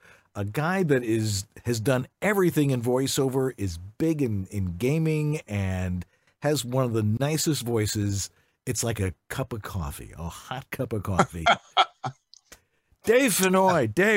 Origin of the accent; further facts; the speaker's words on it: Buffalo, New York, United States; And I'm from Buffalo. I was the other armpit of Lake Erie.